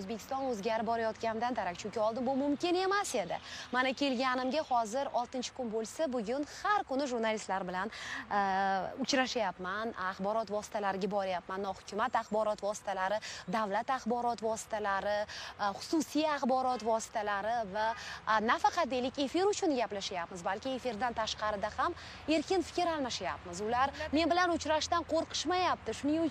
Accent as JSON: {"language": "Uzbek", "town": "Qoshqirgon", "region": "Tashkent Region", "country": "Uzbekistan", "tie": "born or raised there", "moved": "yes"}